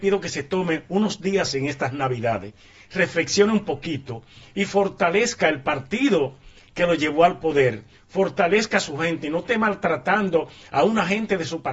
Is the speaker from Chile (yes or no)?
no; Dominican Republic; Yo lo digo como dominicano.